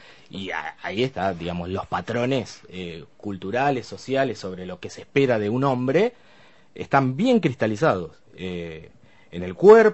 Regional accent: Argentina; el que soy más argentino que, claro, los que me están mirando

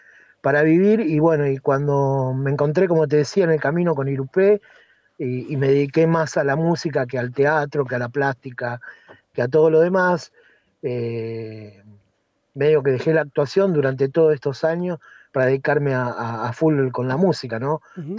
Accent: Chacabuco, Buenos Aires Province, Argentina; moved away as an adult; now in La Plata, Argentina; yo nací en Chacabuco, me crié ahí, tuve mi primer formación musical, artística, ahí en Chacabuco, como músico, como actor también, y bueno, ya después en los 90 me vine a estudiar a La Plata

